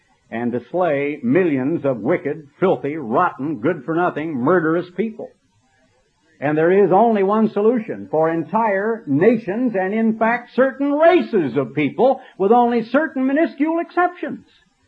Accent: United States; I'm an American, and I'm a fairly patriotic American

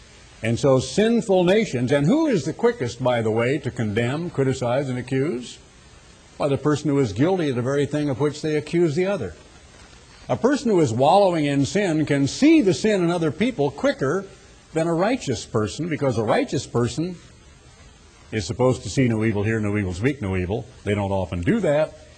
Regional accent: United States; I am an American. I'm a Christian first, a new creature in Christ first, and God's son and God's child first, but I'm also an American.

